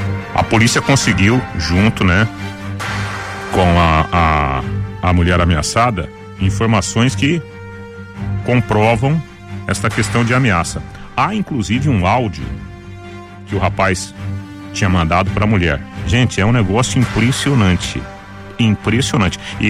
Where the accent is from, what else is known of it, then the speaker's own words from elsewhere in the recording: Jataizinho, Paraná, Brazil; Esses grandes centros aqui do norte do Paraná. Alô, minha querida Jataizinho, né? Minha terra natal. Ô, oh, saudade lá da roça, né?